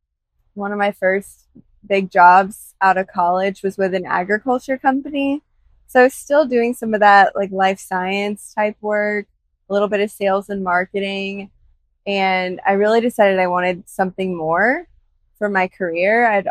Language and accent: English; Charlotte, North Carolina, United States; Yeah, I grew up here in Charlotte, actually just a little bit south of here.